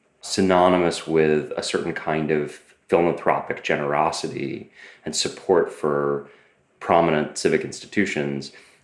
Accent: Boston, Massachusetts, United States; I grew up in Boston and there's a Sackler Museum at Harvard.

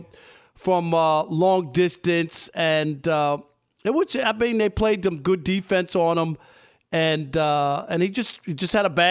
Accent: New York, United States; You guys are mad that I'm bilingual. I'm from New York.

